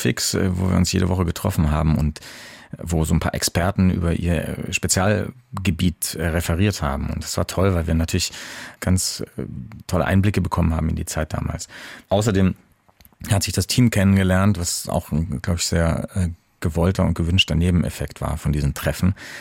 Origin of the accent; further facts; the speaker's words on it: Munich, Bavaria, Germany; Meine Heimatstadt.